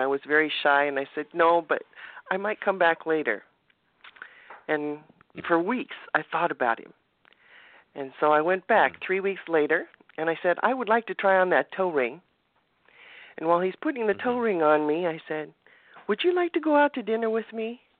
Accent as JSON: {"language": "English", "town": "Redondo Beach", "region": "California", "country": "United States", "tie": "born there", "said": "Well, I was born in Redondo Beach"}